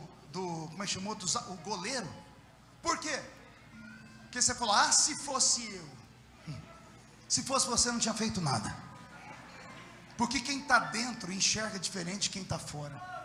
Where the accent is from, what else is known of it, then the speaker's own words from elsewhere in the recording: Mauá, São Paulo, Brazil; Eu sou da Vila Tatu, Jesus me levou até na ONU porque não pode realizar meu sonho.